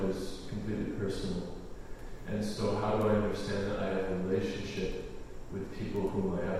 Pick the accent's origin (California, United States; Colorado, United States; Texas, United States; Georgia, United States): Colorado, United States; Denver; I'm also coming from Denver.